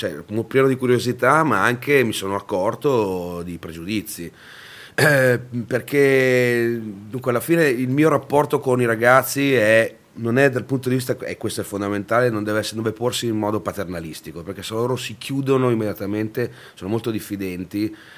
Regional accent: Milan, Lombardy, Italy; sono nato a Milano, sono un milanese, mio padre è da Toscano

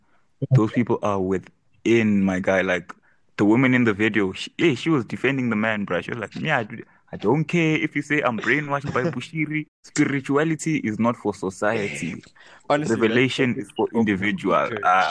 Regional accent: Zimbabwe; back then in the days, I would make sure no one finds out I'm from Zim, bruh.

